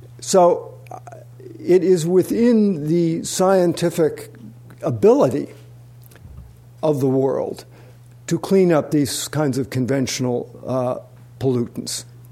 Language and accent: English; New York, United States; I grew up in New York. As a kid, every morning you'd wake up, there'd be a layer of grit, of soot on the windowsill, because we burn coal.